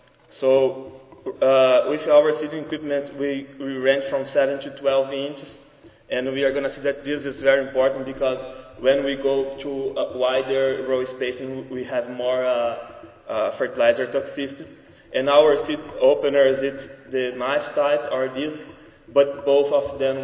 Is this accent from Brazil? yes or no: yes; Brazil; but I'm from Brazil